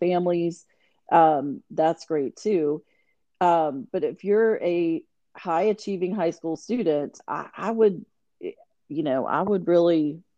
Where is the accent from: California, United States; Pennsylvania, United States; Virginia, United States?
Virginia, United States; Richmond; I grew up in Richmond, Virginia, mm-hmm. got my BA in psychology and education at Randolph Macon Women's College back in the day.